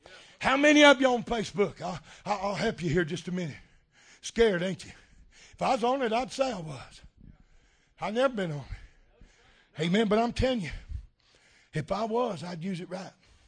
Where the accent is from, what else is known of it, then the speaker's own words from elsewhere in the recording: Independence, Missouri, United States; born there; Hey, man, I was born in Missouri, a place called Independence. I've been independent ever since.